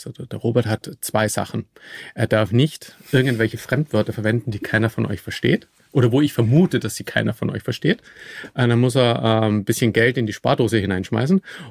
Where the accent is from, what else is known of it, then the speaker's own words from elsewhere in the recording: Austria; ich bin Österreicher